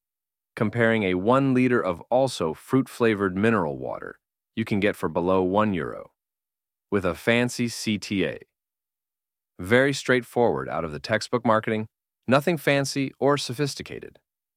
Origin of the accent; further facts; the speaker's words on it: Austria; English is a second language; Not only it comes out of my home country, Austria.